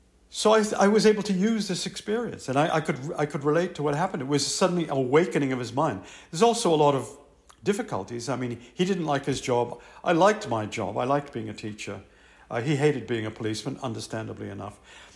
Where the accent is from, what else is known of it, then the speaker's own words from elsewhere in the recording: Boston, Massachusetts, United States; moved away as an adult; I grew up near Boston, Massachusetts. I never really had a girlfriend.